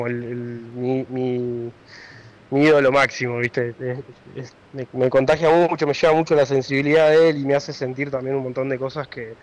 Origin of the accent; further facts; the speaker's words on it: Cipolletti, Río Negro, Argentina; el 80% de los integrantes son todos de Cipolletti, así que somos más de Cipo